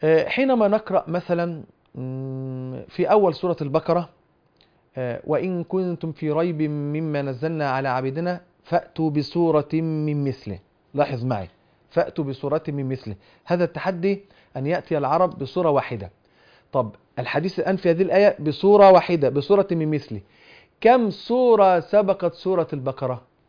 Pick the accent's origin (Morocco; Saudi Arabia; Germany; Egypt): Egypt